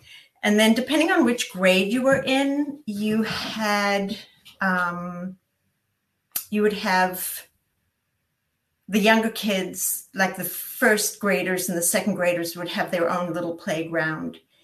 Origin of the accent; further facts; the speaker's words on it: Benoni, Gauteng, South Africa; So I grew up in South Africa in a town called Benoni, which just to sort of put it on a map, it's east of Johannesburg.